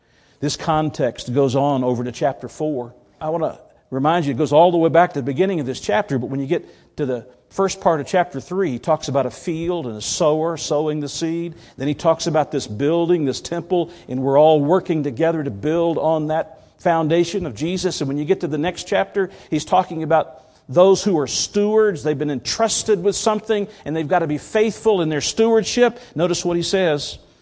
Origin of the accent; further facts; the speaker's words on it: Atlanta, Georgia, United States; my wife and I were raised in Atlanta, Georgia